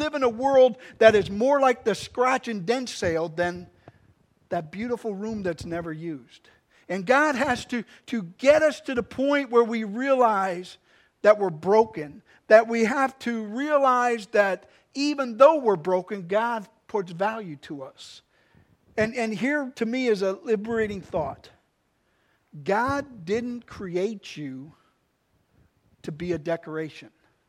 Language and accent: English; Texas, United States; now in Pennsylvania, United States; In 1984, I moved here from Texas to Pennsylvania, and as I was trying to establish from being a Texan to a person in PA, I noticed a few things.